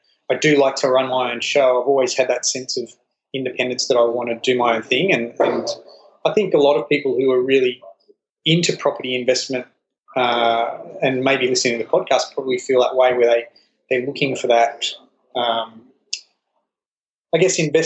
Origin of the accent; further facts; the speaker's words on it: Inverell, New South Wales, Australia; also born or lived in Sydney; I was born in Sydney, but we quickly moved we moved to a little place called Inverell, which is about 10,000 people up north. It's about probably 9 hours north of Sydney in the middle of the country.